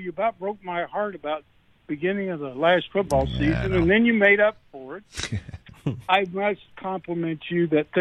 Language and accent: English; Kansas City, United States; So I was born and raised in Kansas City.